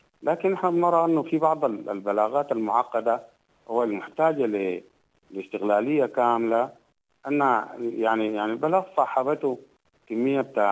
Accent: Sudan; نحن كمواطنين سودانيين

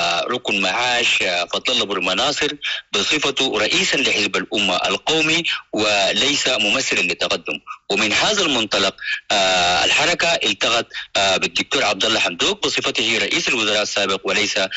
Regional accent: Sudan; يجب أن كلنا كسودانيين بمختلف المكونات التي ذكرتها بأن نجلس ونناقش

